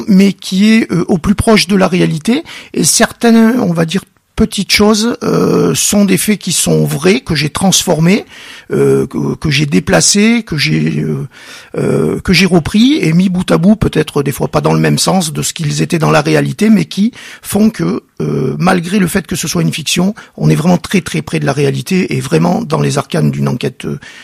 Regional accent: Voiron, Auvergne-Rhône-Alpes, France; born there; le département de l'Isère d'où je suis natif puisque je suis né à Voiron

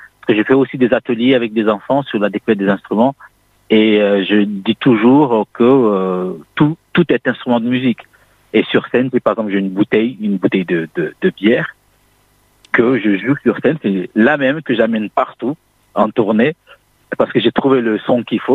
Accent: Grande Comore, Comoros; born there; Ma mère vient d'une île de Anjouan et mon père de la Grande Comore. Et moi, je suis né en Grande Comore.

